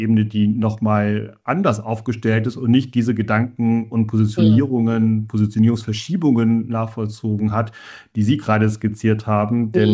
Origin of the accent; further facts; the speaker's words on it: Germany; in Brüssel können wir als Deutsche, die lange verschont waren von extremistischen Parteien